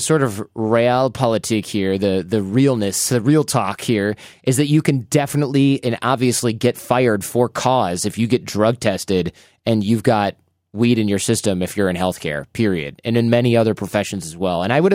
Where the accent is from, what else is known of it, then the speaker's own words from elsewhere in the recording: Michigan, United States; we just had an election where my home state of Michigan made legal recreational use of marijuana